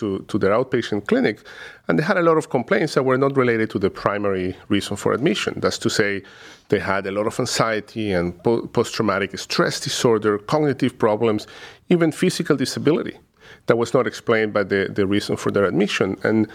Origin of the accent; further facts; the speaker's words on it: Caracas, Capital District, Venezuela; moved away as an adult; now in United States; originally from Caracas, Venezuela, where I completed my medical training. I came to the U.S. back in 98 to do further training in neurology